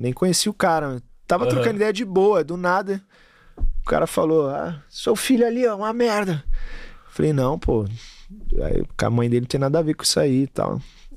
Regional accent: Itaquera, São Paulo, Brazil; Tipo assim, eu sou de Itaquera, eu tenho que ser corintiano, tá ligado?

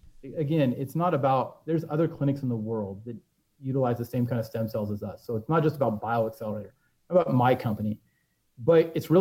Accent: Washington, United States; I grew up in Central Washington, right? In Washington State, people would tell you that that's a blue state.

